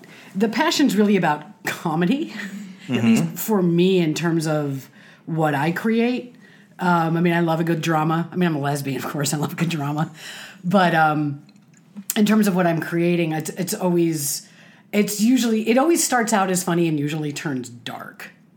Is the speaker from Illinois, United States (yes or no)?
yes; Chicago, Illinois, United States; I grew up in Chicago, and I thought, well, this will be fun.